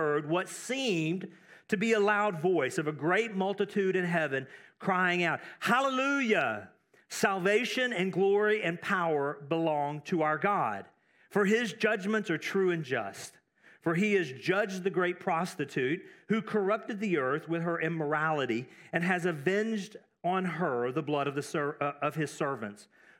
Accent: Texas, United States; now in Europe; I grew up in Texas, so football was really big to me.

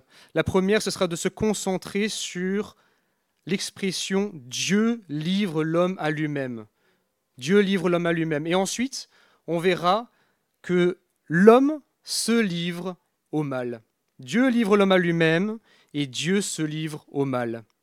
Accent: France; je suis français, un sénateur français

